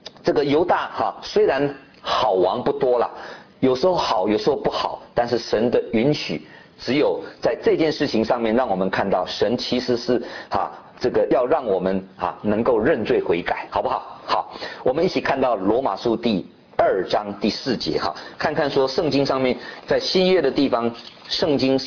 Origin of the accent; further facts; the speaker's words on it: China; 真的是这个叫做我们中国人讲说什么，作践自己啊。